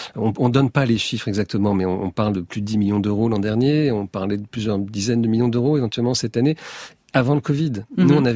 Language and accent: French; Île-de-France, France; parce que j'ai grandi dans les Yvelines